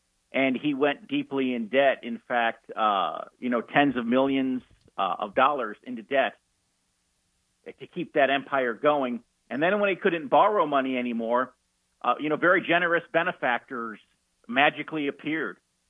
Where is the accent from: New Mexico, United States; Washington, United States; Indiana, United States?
Indiana, United States; Well, when I was a boy, I grew up in the Old Testament, Indiana